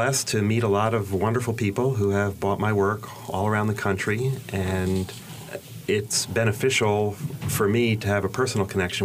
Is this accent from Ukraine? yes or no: no; New York, United States; I am from New York.